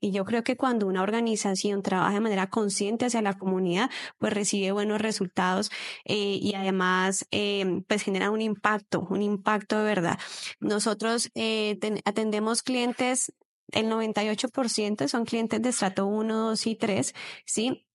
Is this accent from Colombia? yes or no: yes; Cali, Valle del Cauca, Colombia; now in Popayán, Colombia; Yo vengo de allá, soy caleña, pero ya llevo 11 años viviendo en Popayán, una ciudad maravillosa